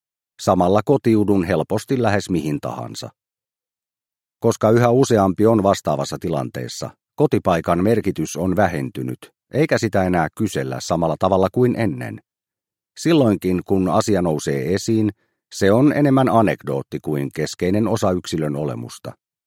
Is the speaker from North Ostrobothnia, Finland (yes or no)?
no; Kokemäki, Satakunta, Finland; also born or lived in Helsinki / Tampere / Turku / Berlin; now in Jyväskylä, Finland; Olen syntynyt Helsingissä, viettänyt lapsuuteni Kokemäellä, opiskellut Tampereella, muuttanut sieltä nuorena kirjailijana Turkuun, sitten asunut vuosia ulkomailla Berliinistä Berkeleyyn, kunnes olen päätynyt Jyväskylään.